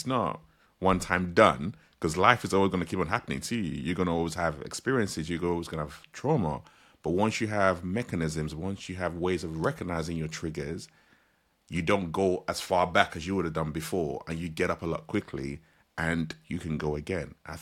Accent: the South, United States; your boy growing up in the South

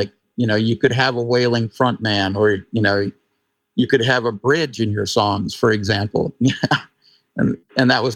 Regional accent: Missoula, Montana, United States; Well, I grew up in Missoula, Montana.

